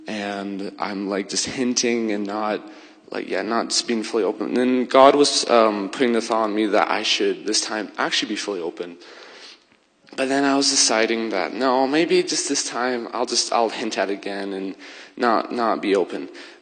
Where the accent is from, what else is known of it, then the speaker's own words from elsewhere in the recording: Ukraine; I grew up in Ukraine as a missionary kid.